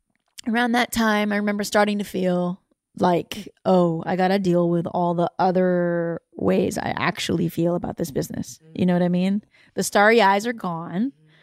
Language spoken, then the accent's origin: English; Canada; born there; You know, my parents are immigrants. Mm-hmm. I was born in Canada.